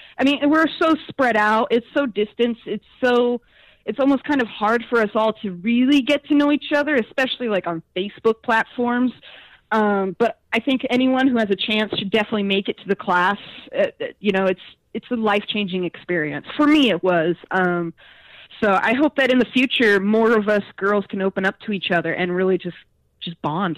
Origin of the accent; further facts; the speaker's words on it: San Bernardino, California, United States; 2 hours outside of LA is a town called San Bernardino and an area called the Inland Empire. It has like Redlands and Riverside, San Bernardino. And I grew up around there.